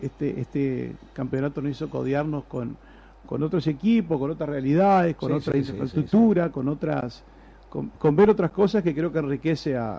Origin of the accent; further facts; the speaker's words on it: Salto, Uruguay; Pero como buen uruguayo, como buen salteño que somos, como hacen todos los salteños y todos los uruguayos